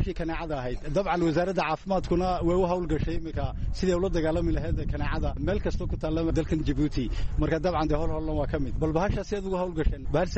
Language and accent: Somali; Kismayo, Jubaland, Somalia; moved away; waxaan ka imid 1995 magaalada Kismaayo